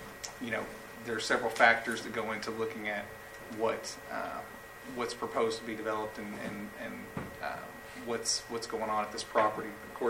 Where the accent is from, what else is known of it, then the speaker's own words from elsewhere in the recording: Murray, United States; Good evening. … I'm from Murray.